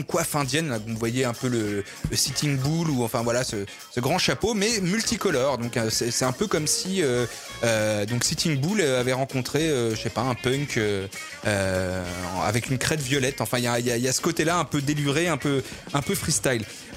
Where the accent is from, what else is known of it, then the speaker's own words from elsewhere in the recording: France; au moment où chez nous en France on tire les rois